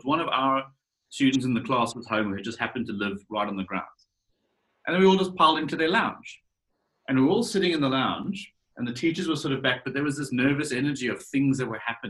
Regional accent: South Africa; moved away as an adult; now in Australia; South African originally, and then immigrated to Australia about 6 years ago. It'll be 6 years in January.

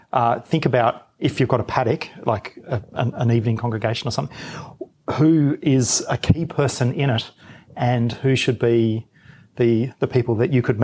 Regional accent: Engadine, New South Wales, Australia; We come from the Shire, so I'm from Engadine

